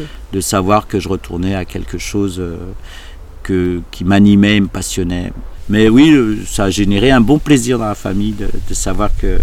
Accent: Saint-Étienne, Auvergne-Rhône-Alpes, France; Jusqu'à mes 18 ans, j'étais stéphanois. C'est le lieu d'immigration de nos parents. Il y a une culture ouvrière, populaire, qui s'était mise en place, donc très très forte, forte identité locale. Et quand je suis arrivé à Paris, je suis devenu algérien

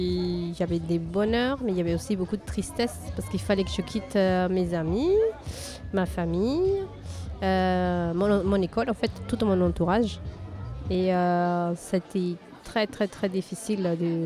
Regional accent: Peru; moved away; c'est comme si que je repense toujours au jour que je suis partie du Pérou, en fait. Je me suis déracinée de là-bas pour m'installer ici.

